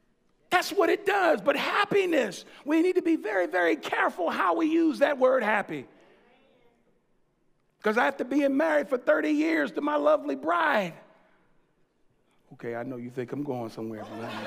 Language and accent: English; Philadelphia, Pennsylvania, United States; I'm from Philly, right?